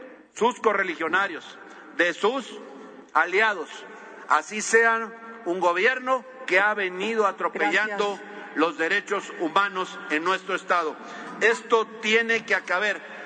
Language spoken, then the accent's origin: Spanish; Veracruz, Mexico; Y que lo sabemos, los que somos de Veracruz, y aquí hay varios senadores